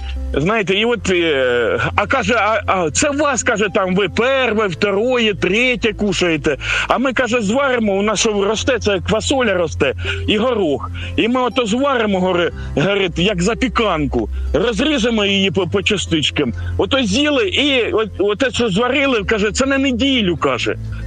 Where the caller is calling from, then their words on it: Kharkiv, Kharkiv Oblast, Ukraine; я із Харкова вас безпокою.